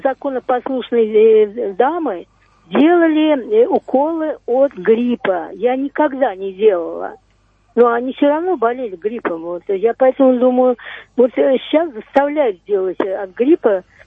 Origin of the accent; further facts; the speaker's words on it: Moscow, Russia; из Москвы.